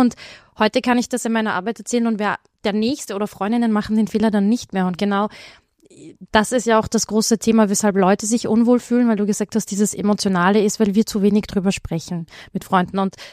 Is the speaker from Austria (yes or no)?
yes; Salzburg, Austria; ich bin Salzburgerin, im Raum Salzburg, das ist gerade am Boomen